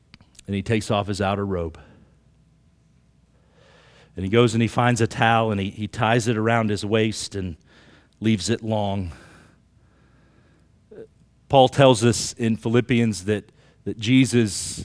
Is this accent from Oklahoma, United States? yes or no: yes; Oklahoma, United States; I grew up in Oklahoma, and I grew up working in the oil fields